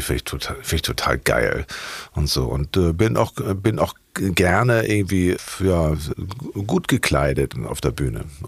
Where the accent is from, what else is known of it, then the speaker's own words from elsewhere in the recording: Hamburg, Germany; Wandsbek war meine Schule. Ich bin geboren in Barmbek Süd, was ja auch als Beverly Hills von Barmbek gilt.